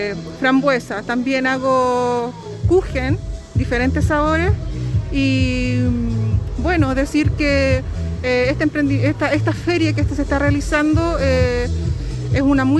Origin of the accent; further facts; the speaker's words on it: Santa Olga, Chile; soy de Santa Olga.